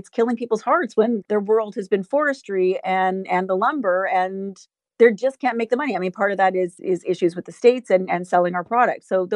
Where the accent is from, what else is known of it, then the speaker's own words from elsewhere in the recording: Alberta, Canada; You know, I grew up in Alberta